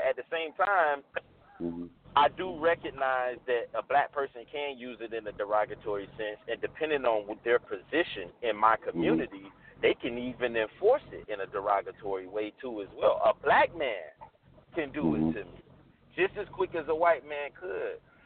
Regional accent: Pompano Beach, Florida, United States; Yeah, so I'm from South Florida.

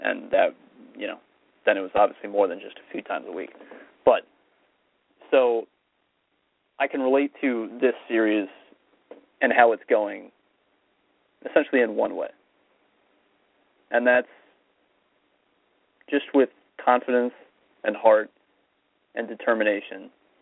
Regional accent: Florida, United States; I grew up in Florida, and you know, down there you can play every single month of the year

